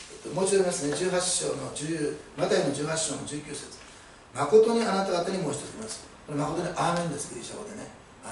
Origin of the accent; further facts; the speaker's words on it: Osaka, Japan; 私大阪出身なんですけど、大阪はそれが特に強い、